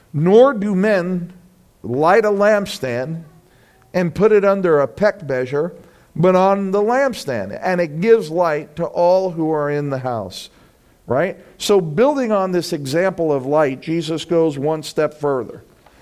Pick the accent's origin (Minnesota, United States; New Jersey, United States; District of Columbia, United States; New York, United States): New York, United States; New York City; But when we grew up in New York City, we grew up in a 20-story apartment building.